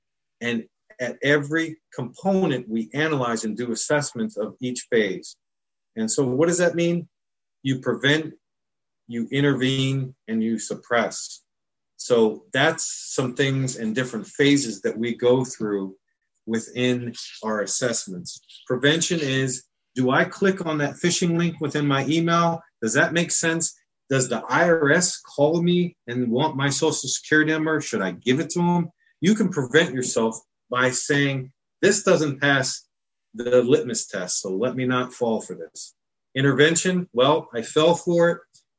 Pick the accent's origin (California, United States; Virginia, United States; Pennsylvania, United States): Pennsylvania, United States; Wilkes-Barre; That's my hometown of Wilkes-Barre, Luzerne County